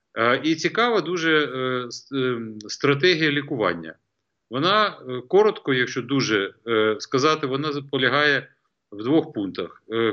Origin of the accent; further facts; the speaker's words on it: Kyiv, Ukraine; Я, як киянин третьому поколінні, бажаю нам в Києві мати таке забруднення повітря, як в Токіо